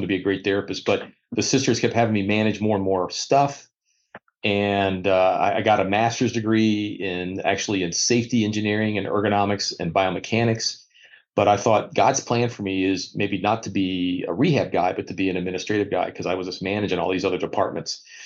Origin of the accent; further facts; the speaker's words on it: Williamsburg, Virginia, United States; as I can't remember if I mentioned, but I grew up in Williamsburg, Virginia. My parents were still there.